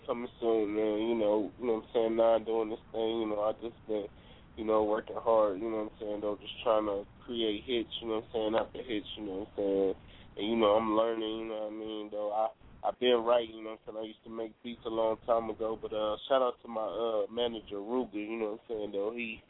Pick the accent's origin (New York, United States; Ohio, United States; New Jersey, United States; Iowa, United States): Ohio, United States; Dayton; even though I'm from Dayton, but I rep the whole OH, because at the end of the day, you know what I'm saying, we all rep one state